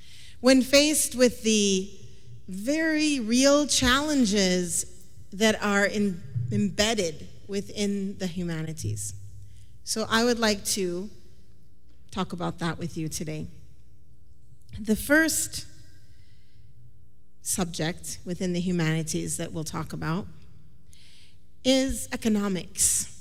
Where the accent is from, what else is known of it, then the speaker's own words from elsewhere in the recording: Minnesota, United States; I'm from Minnesota, so it's cold, we buy a lot of gloves.